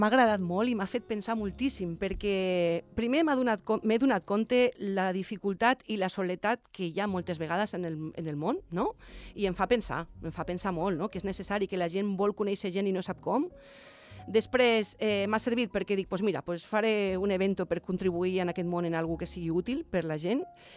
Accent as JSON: {"language": "Catalan", "town": "Reus", "region": "Catalonia", "country": "Spain", "lives_now": "Formentera, Spain", "said": "jo vinc de Reus, no? Que jo soc de Reus"}